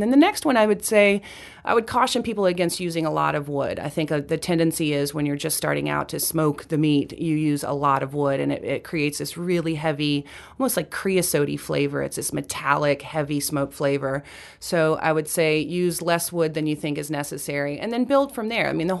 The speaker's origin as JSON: {"language": "English", "region": "Louisiana", "country": "United States", "tie": "born or raised there", "said": "And I mean, I grew up in Louisiana. I'm no stranger to the barbecue tradition."}